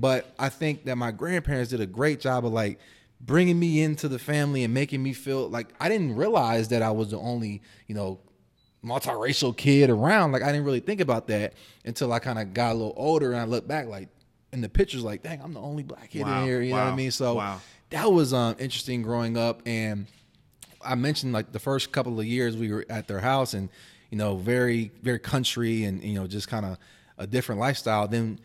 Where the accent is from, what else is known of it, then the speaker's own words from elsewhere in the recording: Lancaster, Pennsylvania, United States; I was born in 1989 in Lancaster, PA. You know, it's like a kind of like in the middle of the state. And, you know, grew up primarily, it was me and my mother.